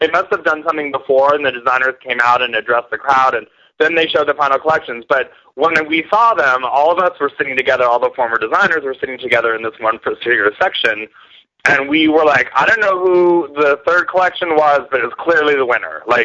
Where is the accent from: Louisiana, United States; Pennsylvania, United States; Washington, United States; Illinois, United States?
Washington, United States; Seattle; also born or lived in Minnesota; I moved to Seattle when I was like 1 year old or something. But I was born in Minnesota.